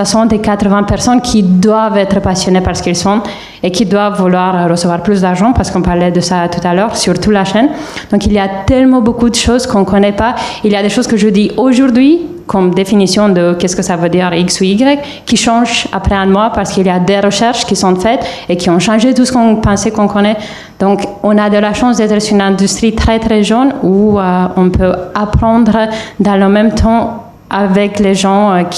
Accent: Romania; French is a second language; now in France; J'ai eu pas mal de soucis en tant que roumaine en France.

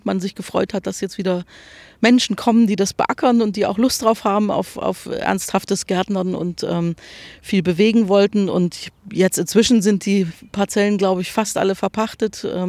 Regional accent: Leipzig, Saxony, Germany; moved away; ich bin in Leipzig groß geworden und seit 1990, 91 war ich 20 Jahre weg und dann hat mich das Heimweh einfach wieder hergeholt. Seit 2010 bin ich wieder Leipzigerin und ganz glücklich darüber.

